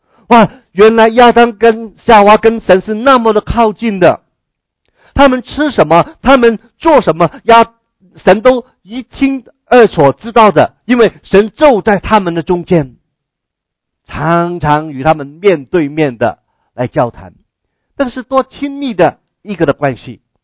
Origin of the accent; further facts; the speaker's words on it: China; 这个岛呢我们中国人应该应该读一下那个历史哈。